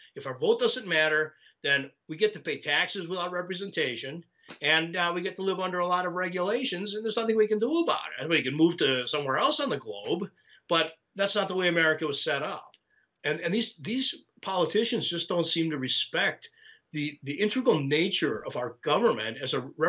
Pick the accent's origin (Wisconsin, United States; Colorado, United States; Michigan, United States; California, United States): Wisconsin, United States; Milwaukee; I live just north of the city of Milwaukee, which is my hometown. I love Milwaukee.